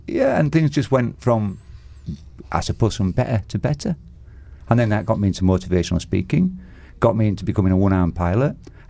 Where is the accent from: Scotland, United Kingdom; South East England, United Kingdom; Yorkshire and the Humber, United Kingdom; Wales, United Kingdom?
Yorkshire and the Humber, United Kingdom; Leeds; So we went back to my hometown in Leeds, which is in Yorkshire in the north of England.